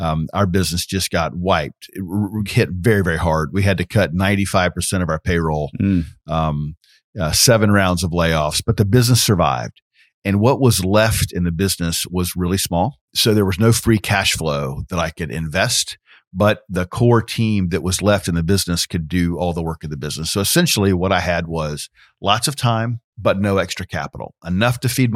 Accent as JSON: {"language": "English", "town": "Orlando", "region": "Florida", "country": "United States", "tie": "born or raised there", "said": "I grew up here in Orlando, Florida, and was educated as an accountant."}